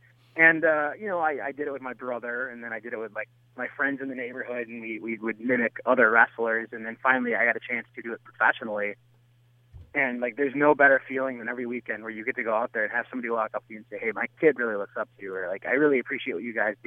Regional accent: Oshkosh, Wisconsin, United States; much of my shtick or gimmick is based on the fact that I'm from Oshkosh, Wisconsin.

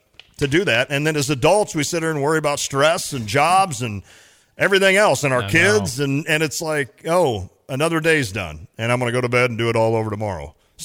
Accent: Camargo, United States; where I grew up in Patterson Springs in Camargo, luckily there were some other kids around my age that grew up in that area

